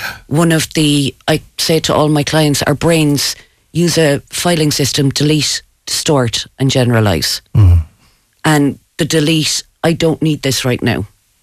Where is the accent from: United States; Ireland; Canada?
Ireland; Cork, Munster; I'm from Cork.